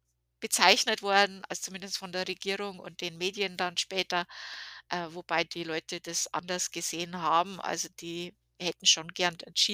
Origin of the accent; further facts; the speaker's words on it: Bavaria, Germany; also ich komme ja aus Bayern, man hört es sicherlich